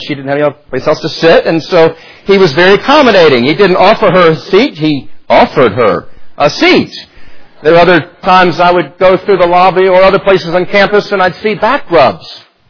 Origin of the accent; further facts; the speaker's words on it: the South, United States; And growing up in the South, I thought, I don't think we do that.